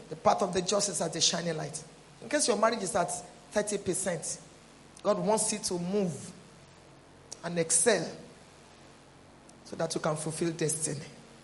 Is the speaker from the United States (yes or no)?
no; Ekiti, Nigeria; It's pounded yam, I want to eat, I am from Ekiti.